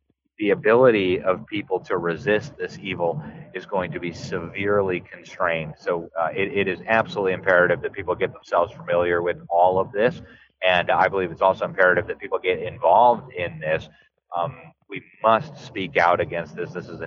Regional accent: Florida, United States; including here in my home state of Florida.

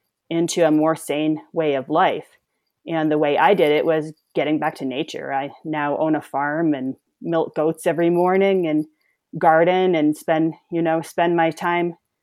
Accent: East Coast, United States; I'm from the East Coast next to New York City, where there's like a lot of cell towers went up in the 90s.

